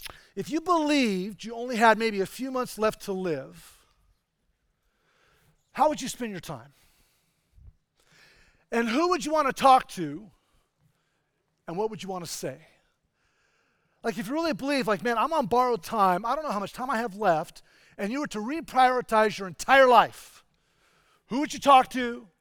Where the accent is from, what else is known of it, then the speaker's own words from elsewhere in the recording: California, United States; also born or lived in Ohio; now in Arizona, United States; We moved from Ohio. We were there for 12 years, and prior to that, we spent all our life growing up in California.